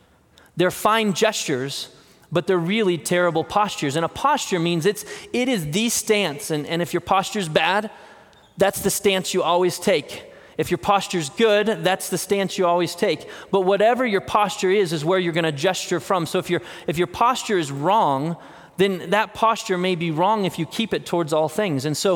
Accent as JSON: {"language": "English", "region": "Colorado", "country": "United States", "tie": "born or raised there", "said": "I'm not a surfer. I grew up in Colorado, but I can bodyboard all right."}